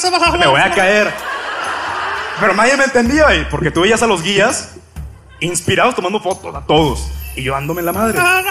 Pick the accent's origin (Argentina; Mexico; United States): Mexico; Monterrey, Nuevo León; De aquí, de Monterrey.